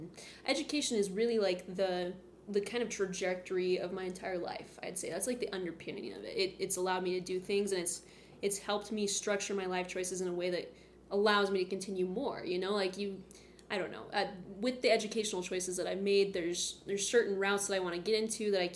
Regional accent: Cedar Hills, Utah, United States; also born or lived in American Fork; I'm initially from American Fork, Utah.

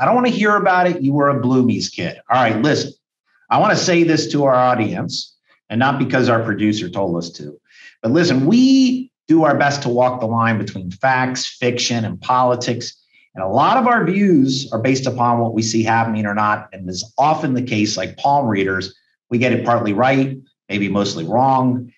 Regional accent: Fairfax, Virginia, United States; You know that I grew up in Fairfax, like 15 miles from Tyson's Corner.

